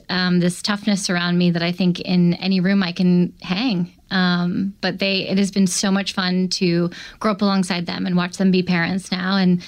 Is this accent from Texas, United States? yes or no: yes; Dallas, Texas, United States; also born or lived in New Jersey; So I was born in New Jersey, but I grew up in Dallas, Texas, and I would spend the summers down the shore in Bayhead, New Jersey